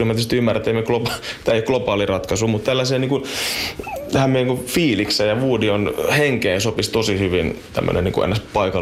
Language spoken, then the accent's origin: Finnish; Uusimaa, Finland; Tietysti kun on täältä kotoisin